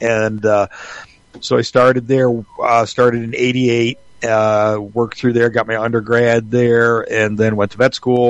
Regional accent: Otsego, Michigan, United States; I grew up in Otsego, Michigan. Now, this is not to be confused with Otsego County, which is where Gaylord is. The town of Otsego is in Allegan County, which is about halfway betwee

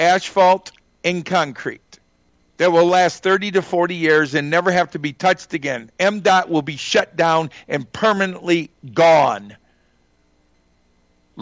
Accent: Michigan, United States; I made a difference in my home state of Michigan.

